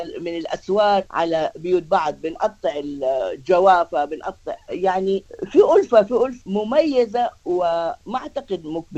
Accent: Wad Madani, Gezira, Sudan; ده الذاكرة من طفولتي في السودان.

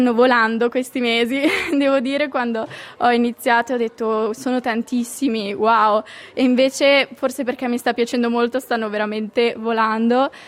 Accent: Bologna, Emilia-Romagna, Italy; now in Echuca, Australia; Da Bologna.

